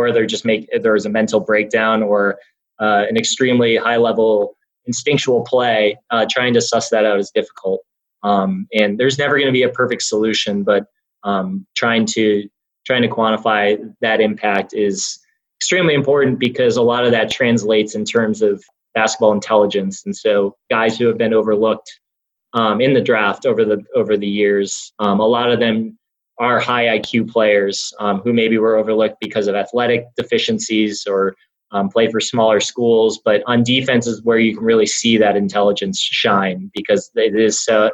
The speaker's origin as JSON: {"language": "English", "town": "Milwaukee", "region": "Wisconsin", "country": "United States", "tie": "born or raised there", "said": "I grew up in Wisconsin. In 2003, I was a senior in high school in Milwaukee at Marquette University High School."}